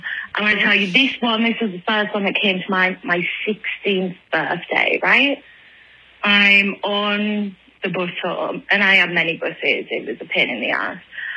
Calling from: England, United Kingdom; I'm calling from England. I'm not Becky, even though she's awesome.

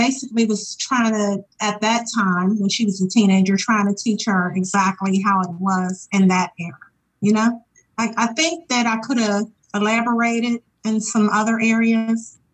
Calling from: Charlotte, North Carolina, United States; Oh, I'm actually in Charlotte, North Carolina.

